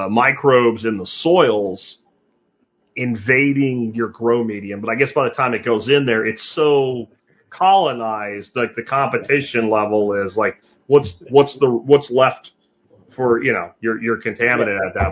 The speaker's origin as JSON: {"language": "English", "region": "Pennsylvania", "country": "United States", "tie": "born or raised there", "said": "and where I grew up in Pennsylvania, there's a bar, every corner has a bar in town, right?"}